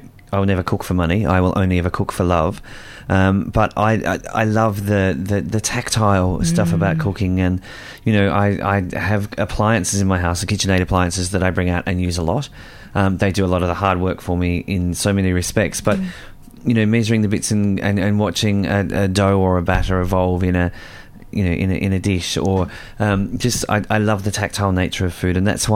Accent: Ireland; We're Irish, not known for our caviar dip.

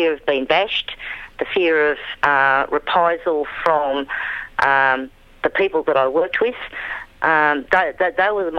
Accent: New South Wales, Australia; also born or lived in far north Queensland; I've lived in rural areas. I grew up in the Hunter Valley with a population of about 5, actually. That's where I started my life.

